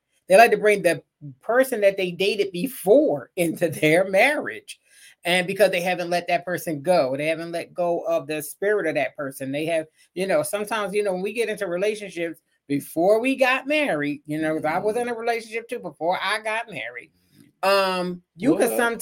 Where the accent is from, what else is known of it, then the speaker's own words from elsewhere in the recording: Philadelphia, Pennsylvania, United States; You know, like I told you, I grew up in Philly, you know, so between Philly and Jersey, you know what I mean? I was, you know, a Philly girl.